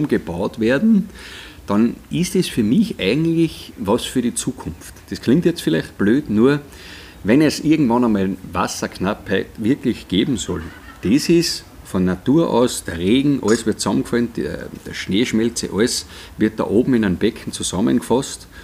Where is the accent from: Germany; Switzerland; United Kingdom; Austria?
Austria; Styria; bin mitgezogen worden auf der Planei oben aufgewachsen am Fastenberg